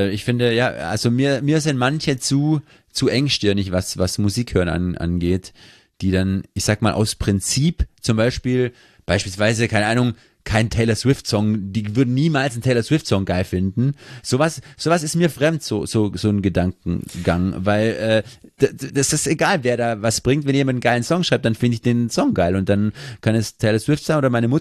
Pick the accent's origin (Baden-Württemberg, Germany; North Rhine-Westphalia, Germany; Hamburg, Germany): Baden-Württemberg, Germany; Eislingen; In Eisling, in meiner Heimatstadt.